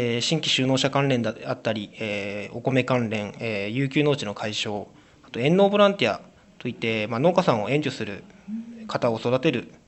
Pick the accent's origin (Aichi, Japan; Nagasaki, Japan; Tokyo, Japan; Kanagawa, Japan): Kanagawa, Japan; Fujisawa; 御所見地区の出身ですね。